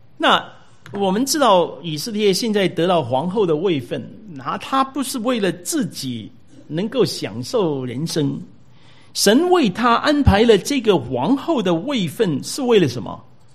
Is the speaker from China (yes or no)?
yes; China; 我们中国人呢，四处漂泊，我们四处为家，我们都是离开我们本土啊，来到这里。我们也因为种种的原因，那来到一个异地来居住。